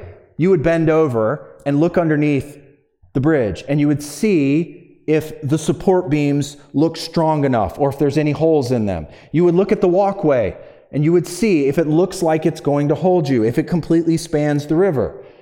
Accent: Virginia, United States; now in Michigan, United States; I'm from Virginia, We had great hiking in Virginia. I know there's some decent hiking in Michigan, but it's one of the things I miss about living in Virginia is all of the mountains. I grew up right in the Blue Ridge Mountains, and I missed it.

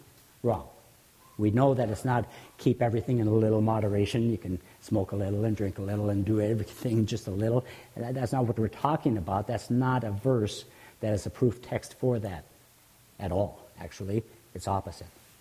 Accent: North Dakota, United States; I was brought up in North Dakota, saw a lot of deer.

